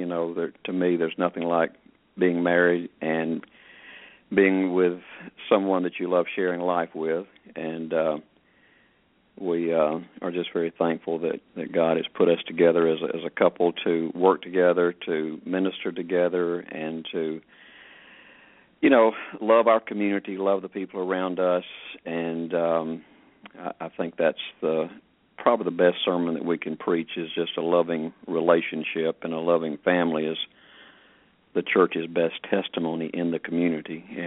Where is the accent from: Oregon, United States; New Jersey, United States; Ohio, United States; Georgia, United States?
Georgia, United States; Atlanta; also born or lived in Missouri / New York; Well, I was born and raised in Atlanta, and so I'm 68 years old